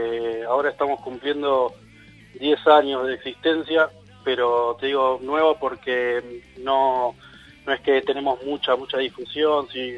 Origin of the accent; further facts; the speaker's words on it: Buenos Aires, Argentina; si bien yo no soy oriundo ni nacido acá en la provincia de Santa Cruz, sino que vengo de Buenos Aires